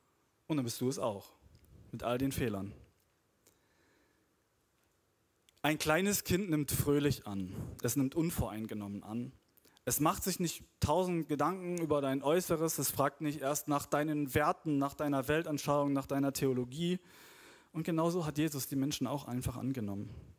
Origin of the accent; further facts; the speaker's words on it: North Germany, Germany; ich komme aus Norddeutschland eigentlich, zwischen Bremen und Hamburg die Ecke